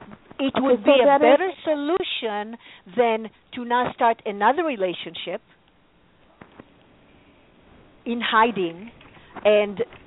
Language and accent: English; Israel; I'm born and raised in Israel, and then I married. My husband is Hispanic, so